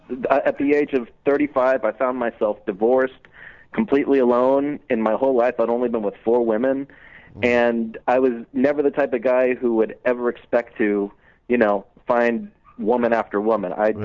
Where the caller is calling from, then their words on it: Jacksonville, Florida, United States; I'm in Florida right now. I'm in Jacksonville.